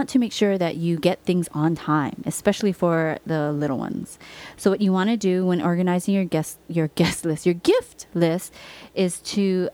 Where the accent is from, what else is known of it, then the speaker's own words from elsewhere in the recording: Hawaii, United States; because both of us are born and raised in Hawaii. All of our family is still in Hawaii.